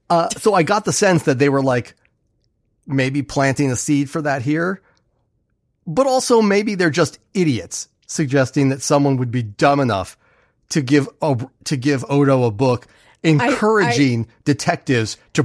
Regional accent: United States; I mean, as an American, I am entirely on board with that.

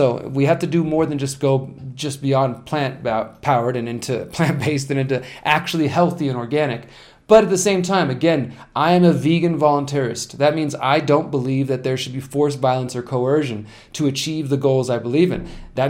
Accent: Houston, Texas, United States; I've written about this as well because I'm from Houston

